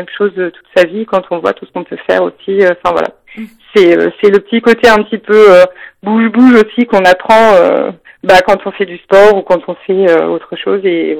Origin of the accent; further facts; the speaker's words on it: Voiron, Auvergne-Rhône-Alpes, France; born there; Moi, j'habite Voiron. Donc moi, j'ai un appartement sur la commune de Voiron et puis mes parents, je suis née à Voiron, mes parents ont toujours vécu sur le Pays Voironnais, que ce soit à Coubleville, à Buis.